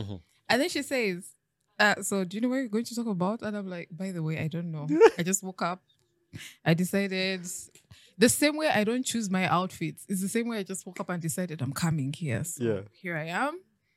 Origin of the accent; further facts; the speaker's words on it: Ibanda, Western Region, Uganda; But I am from the West.